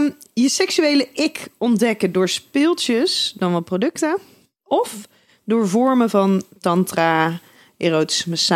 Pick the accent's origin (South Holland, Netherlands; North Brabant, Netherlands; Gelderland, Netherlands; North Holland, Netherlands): South Holland, Netherlands; Schiedam; Ja, we zijn allemaal Schiedammers.